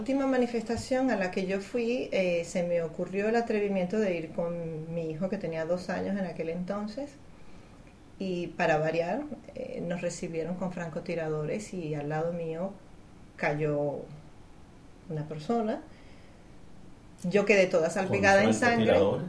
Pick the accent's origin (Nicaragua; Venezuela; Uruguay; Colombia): Venezuela; moved away as an adult; now in Spain; Cogí a mis hijos, los metí en una maletita como pude y salí de Venezuela.